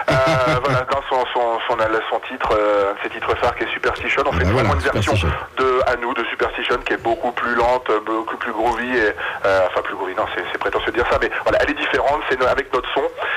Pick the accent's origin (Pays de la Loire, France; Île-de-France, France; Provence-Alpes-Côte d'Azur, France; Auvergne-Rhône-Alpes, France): Île-de-France, France; Moi, je suis originaire du Val d'Oise, hein, là-bas, faut le savoir.